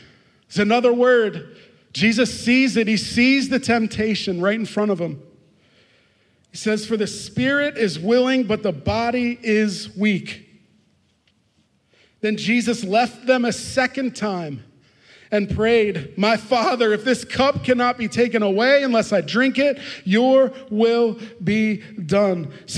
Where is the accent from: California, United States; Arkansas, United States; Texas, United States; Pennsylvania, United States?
Pennsylvania, United States; I'm born and raised in Lancaster County. One thing I know about Lancastrians is we love coupons.